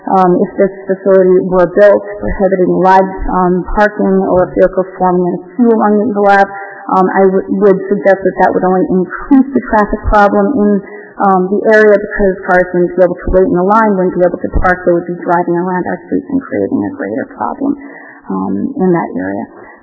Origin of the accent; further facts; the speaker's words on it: Newton, Massachusetts, United States; I'm sorry, I'm from Newton.